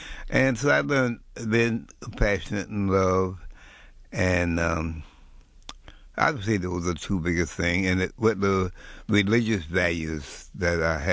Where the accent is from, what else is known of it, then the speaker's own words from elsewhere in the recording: Ecorse, Michigan, United States; I grew up in Ecorse.